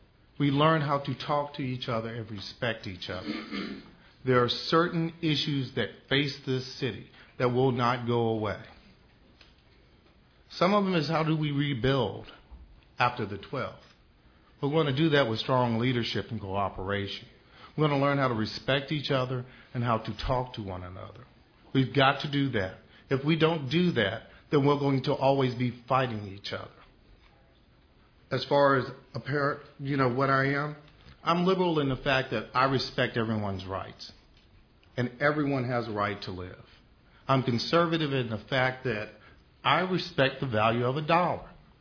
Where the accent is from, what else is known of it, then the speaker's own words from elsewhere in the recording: Charlottesville, Virginia, United States; I'm 50 years old, born and raised here in Charlottesville.